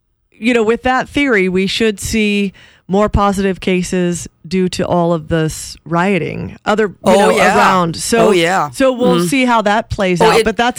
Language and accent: English; California, United States; I'm from California